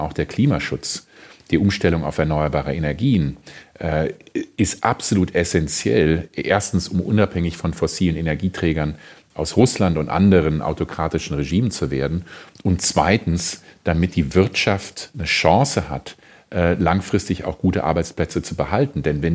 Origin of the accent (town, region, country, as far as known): Germany